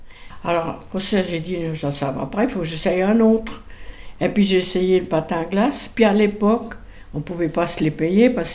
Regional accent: Sion, Valais, Switzerland; Moi, je viens de Sion.

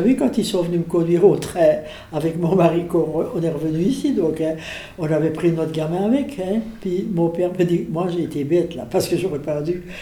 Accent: Wallonia, Belgium; now in Switzerland; Moi, je suis belge. Je ne renie jamais mon pays, hein.

